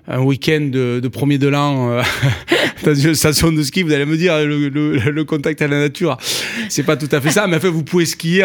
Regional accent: Occitanie, France; Moi, je suis issu des Cévennes. Vous savez, j'ai grandi. Ma petite enfance, c'est les Cévennes.

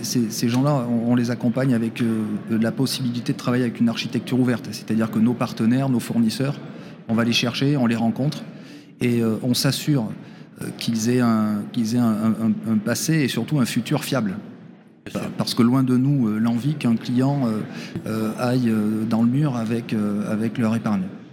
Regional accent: Bordeaux, Nouvelle-Aquitaine, France; Je suis originaire de Bordeaux, je suis né à Bordeaux, j'ai tout fait pour ne jamais en partir.

